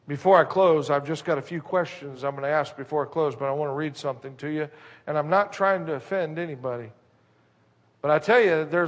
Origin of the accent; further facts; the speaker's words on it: United States; born there; I'm glad I was born in America.